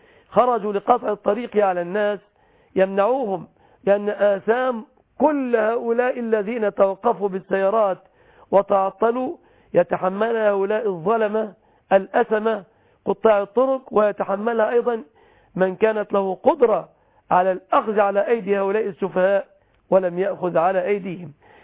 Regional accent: Egypt; بلادنا مصر

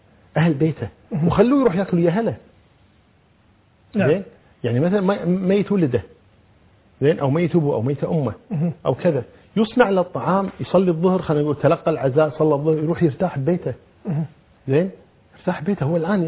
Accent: Kuwait; أنا ما أدري عن باقي البلاد لكن أذكر عن الكويت عندنا كمثال

